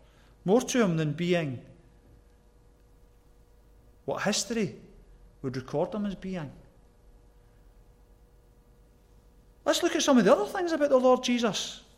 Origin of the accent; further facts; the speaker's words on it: Glasgow, Scotland, United Kingdom; accent: Glasgow; And in my broad Glasgow accent, I remember saying